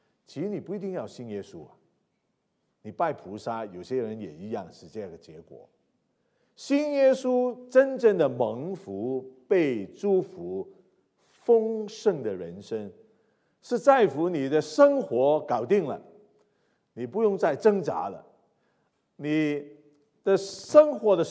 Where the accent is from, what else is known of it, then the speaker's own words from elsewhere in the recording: Hong Kong; first language Cantonese; Chinese is a second language; 会听天津话，会听上海话，但我不讲的，因为什么？我是香港仔嘛，我是香港人嘛，所以我从来啊就是讲广东话，直到20来年前，在我们教会说，哎呀，我们要做国语事工，我就抬着鸭子上架，就开始讲国语。